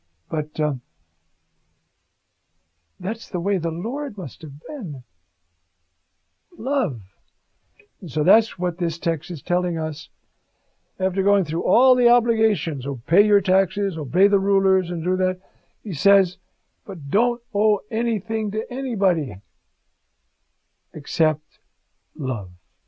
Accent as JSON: {"language": "English", "region": "New York", "country": "United States", "said": "I realize I'm a New Yorker, and we talk to everybody. That's the way we are."}